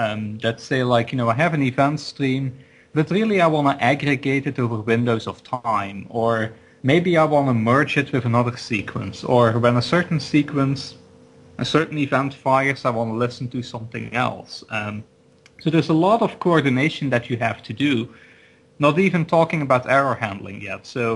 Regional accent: Belgium; I'm originally from Belgium, hence the funny sounding and looking name.

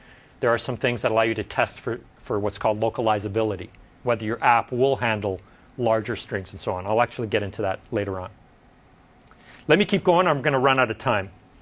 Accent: Montreal, Quebec, Canada; I did all my schooling in English. English is my preferred language. But I grew up in Montreal, and so I speak French quite well and read French, and so I've added that as my second language. And maybe I understand Italian or other languages.

